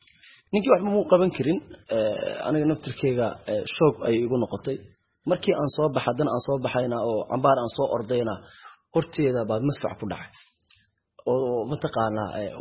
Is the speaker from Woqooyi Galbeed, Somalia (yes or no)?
no; Mogadishu, Banaadir, Somalia; born there